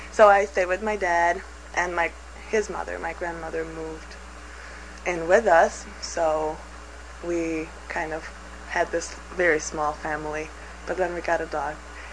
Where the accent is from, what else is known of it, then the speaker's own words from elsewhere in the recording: Budapest, Hungary; English is a second language; I'm Hungarian. I was born and raised in Budapest, which is the capital.